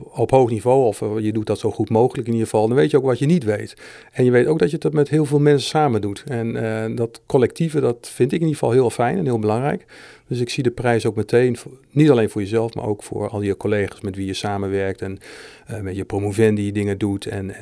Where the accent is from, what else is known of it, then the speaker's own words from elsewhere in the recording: Groningen, Netherlands; Ja, maar ik kom uit Groningen en wij Groningen zijn nogal nuchter en bescheiden.